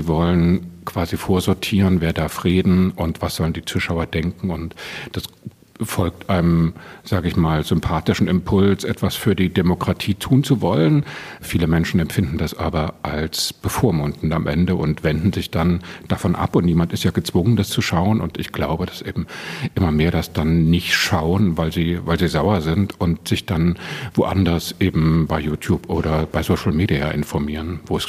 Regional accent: Leipzig, Saxony, Germany; born there; ich bin 1971 in Leipzig geboren und 1989 mit um den Ring gelaufen und habe mit demonstriert

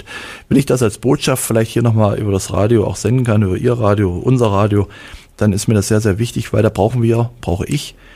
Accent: Saxony-Anhalt, Germany; wir kommen aus dem Salzlandkreis

